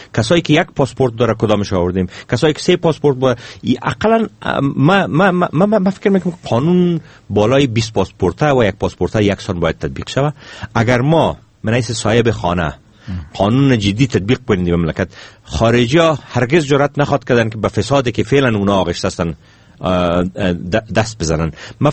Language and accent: Persian; Afghanistan; ما افغان هستیم، ما صاحب از این خانه هستیم